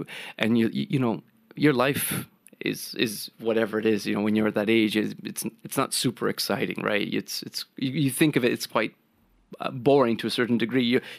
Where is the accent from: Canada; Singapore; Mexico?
Canada; Toronto, Ontario; growing up in Toronto to a Maltese parent. My dad has family there